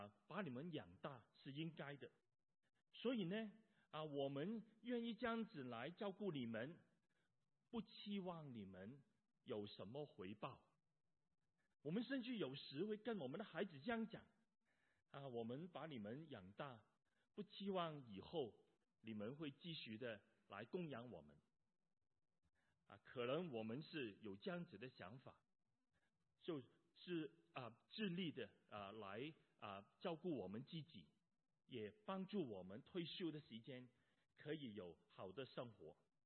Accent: China; moved away; 我们上一辈的父母，还是甚至我们，可能都是在国内过来的，所以我们有中国本土的文化背景

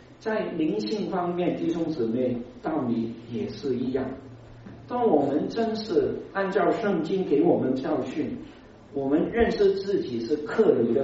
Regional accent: China; 我们中国人就知道了

